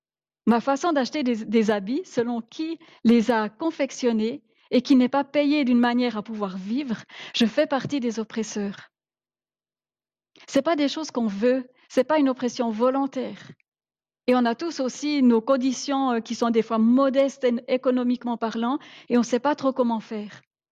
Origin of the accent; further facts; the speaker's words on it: Switzerland; C'est parce qu'en tant que Suisse, on est riche.